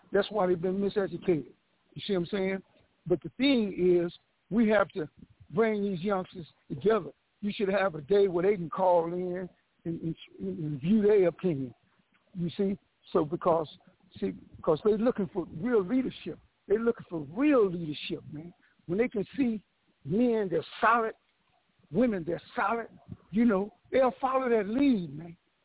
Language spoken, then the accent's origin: English; Los Angeles, California, United States; now in Lancaster, United States; See, I come from South Central right out there, man. I'm in Lancaster right now.